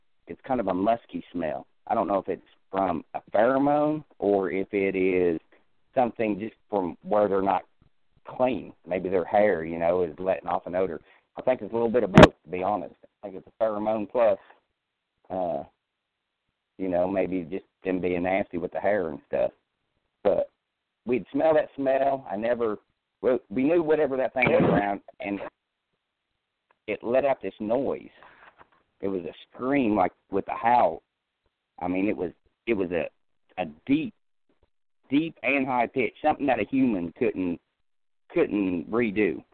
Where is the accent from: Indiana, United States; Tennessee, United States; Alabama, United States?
Indiana, United States; Lafayette; Like I said, I grew up in Indiana, northern Indiana, and it's about an hour south of Chicago. It's on the outskirts of the city of Lafayette, Tippecanoe County.